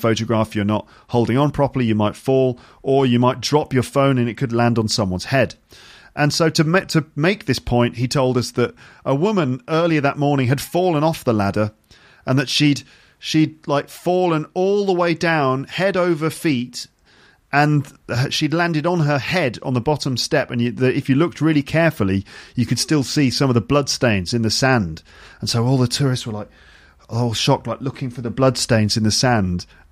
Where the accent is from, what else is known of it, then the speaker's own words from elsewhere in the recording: United Kingdom; Like for me as a British person, if I give someone five, I usually get it wrong